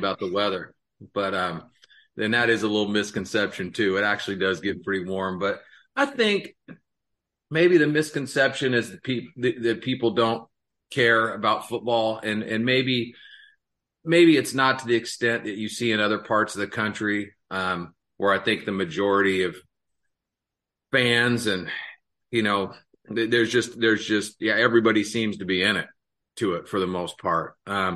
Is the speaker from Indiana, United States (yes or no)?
no; Portland, Oregon, United States; I grew up in North Portland, which was a pretty rough neighborhood as far as Portland goes